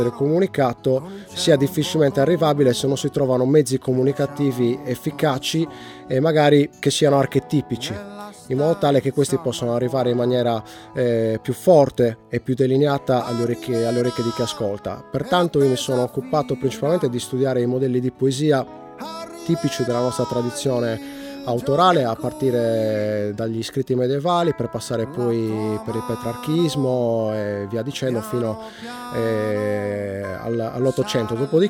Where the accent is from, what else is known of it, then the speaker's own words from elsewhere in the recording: Sardinia, Italy; per quanto mi riguarda, essendo sardo, tutto dipende molto dai conflitti di codice